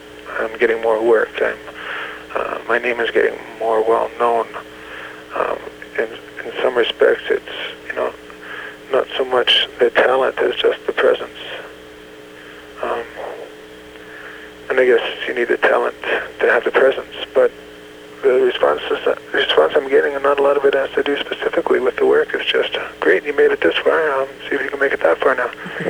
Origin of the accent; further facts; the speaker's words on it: Port Alberni, British Columbia, Canada; also born or lived in Victoria; Earliest childhood memories go back to Port Alberni, B.C. I was born in Victoria